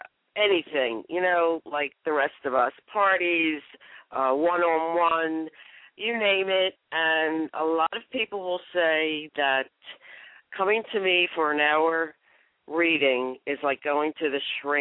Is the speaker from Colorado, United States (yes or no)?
no; Philadelphia, Pennsylvania, United States; now in Cherry Hill, United States; Okay, I'm from Philadelphia, Pennsylvania. Yay, go Eagles!